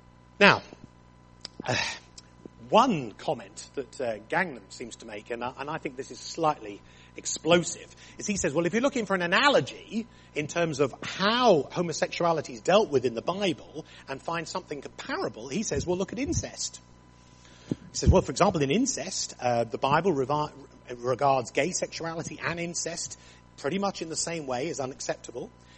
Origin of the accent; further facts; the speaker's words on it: Plymouth, South West England, United Kingdom; I'd been born and raised in Plymouth, and the only foreigners in Plymouth were the Cornish in the 1970s.